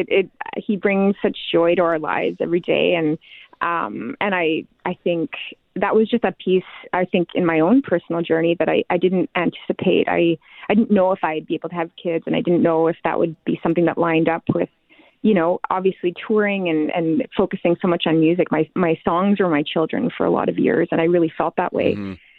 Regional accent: Treherne, Manitoba, Canada; I'm going to be doing a concert out in my hometown. I grew up in Treherne, Manitoba.

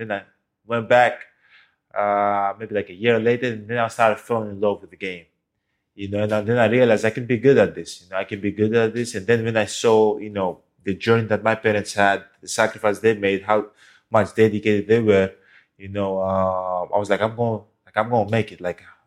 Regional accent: Greece; I was born and raised in Greece. So my parents came from Nigeria to Greece

